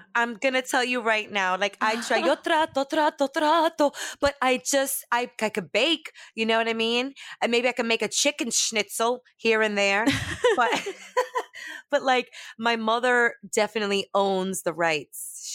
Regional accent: Brooklyn, New York, United States; But growing up in Brooklyn, I really got to see un chin de to.

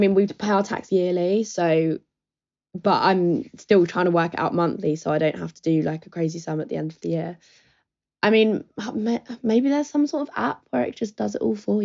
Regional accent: Brighton, South East England, United Kingdom; I'm 21, I'm from Brighton.

